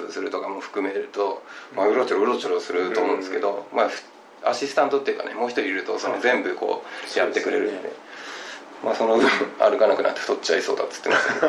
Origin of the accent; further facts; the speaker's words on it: Saitama, Japan; まあ東京じゃないで僕埼玉ですけど、でもでそこまで田舎じゃなかったんで